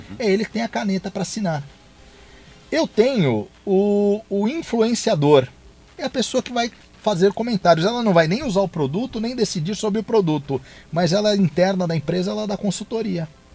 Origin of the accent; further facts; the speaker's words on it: São Paulo, Brazil; eu sou aqui de São Paulo